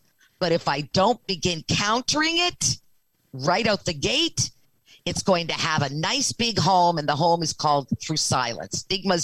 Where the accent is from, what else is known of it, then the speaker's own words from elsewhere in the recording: the Maritimes, Canada; I'm just saying, maybe it's because I'm from the Maritimes, whatever.